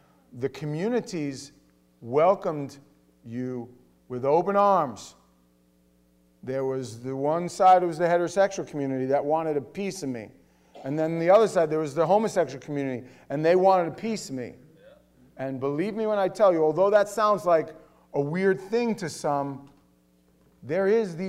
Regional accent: Manhattan, New York, United States; But I'm from the city. I'm from Manhattan.

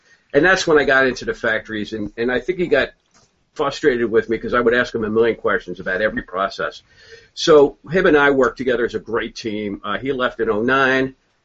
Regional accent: Philadelphia, Pennsylvania, United States; So born and raised in Philly, my path in life was to either be a chef or get a PhD in psychology.

